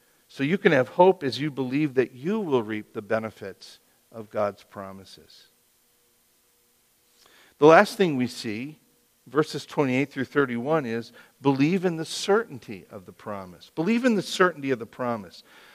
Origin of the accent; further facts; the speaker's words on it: Merton, Wisconsin, United States; moved away as an adult; I left my hometown of Merton, Wisconsin when I was 18 years old, never to go back there to live again.